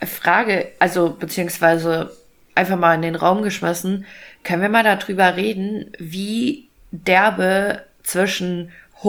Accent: Fulda, Hesse, Germany; Also ich komme ja aus Fulda

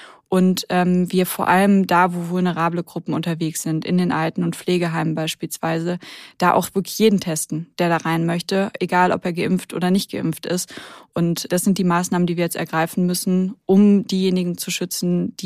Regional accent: Rhineland, Germany; Ich komme aber ja aus dem Rheinland.

